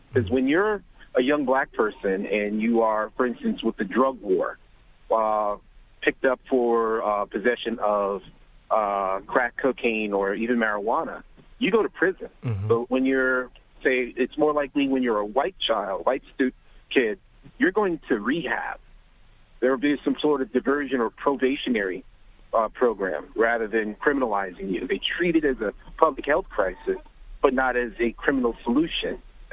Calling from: Long Island, New York, United States; I'm calling from Long Island.

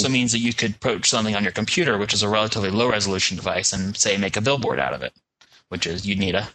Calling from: Sherman, Texas, United States; North of Dallas in Sherman, Texas.

